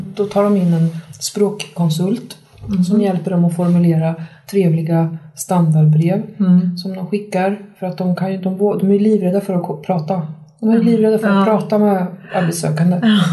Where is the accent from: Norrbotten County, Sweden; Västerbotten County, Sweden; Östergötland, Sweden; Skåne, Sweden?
Östergötland, Sweden; now in Uppsala, Sweden; Jag kommer från Östergötland.